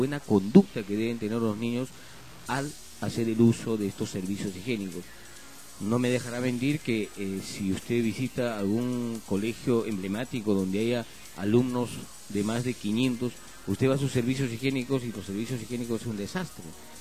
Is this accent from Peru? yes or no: yes; Ica, Peru; nosotros, como peruanos y como personas de la región, como iqueños, chinchenos